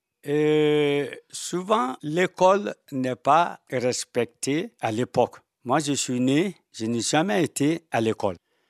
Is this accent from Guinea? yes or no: yes; Samarala, Guinea; tu viens à Samarala, mon village natal en Guinée